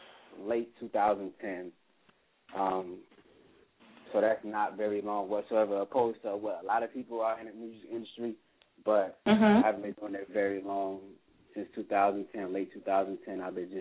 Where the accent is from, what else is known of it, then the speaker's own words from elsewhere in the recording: Detroit, Michigan, United States; moved away; also born or lived in Atlanta, United States; so once I left Michigan, it's like I go back and visit every so often, but, you know, I feel like I'm from Detroit and Atlanta at the same damn time.